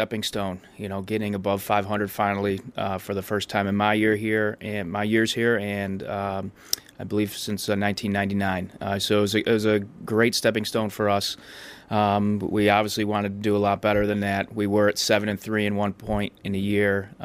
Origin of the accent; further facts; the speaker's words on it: New York, United States; school in New York State, upstate New York, North Country, a couple hours north of Syracuse, where my hometown is.